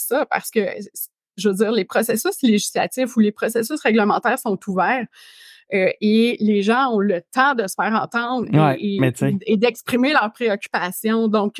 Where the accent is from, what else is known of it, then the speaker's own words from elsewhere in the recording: Quebec, Canada; tu sais moi premièrement je suis québécoise.